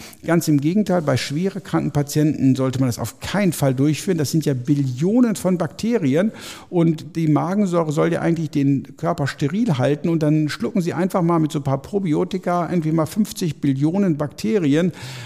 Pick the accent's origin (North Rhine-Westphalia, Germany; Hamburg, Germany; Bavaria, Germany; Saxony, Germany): North Rhine-Westphalia, Germany; ich komme aus dem Ruhrgebiet, ne?